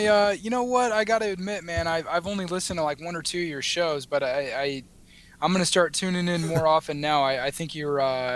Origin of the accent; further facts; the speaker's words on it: Omaha, Nebraska, United States; I'm from Omaha, Nebraska, and I went to school in Nebraska.